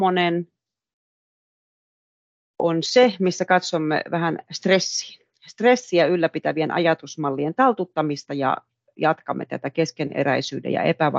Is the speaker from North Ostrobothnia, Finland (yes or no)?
no; Kuusankoski, Kymenlaakso, Finland; Mä oon itse Kuusankoskelta kotoisin tehdaspaikkakunnalta ja tuntuu, että se koko kaupunki kaatuu, kun ne tehtaat kaatuu.